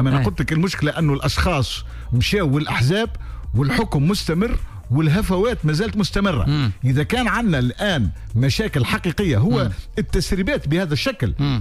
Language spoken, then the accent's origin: Arabic; Tunisia; يهمني أن أعرف كتونسي وكمواطن